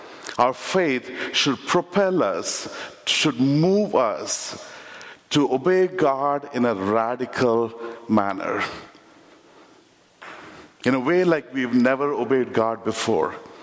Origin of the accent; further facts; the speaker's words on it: India; now in United States; I've lived in the United States for 20 years, but I grew up in India and that is still my home.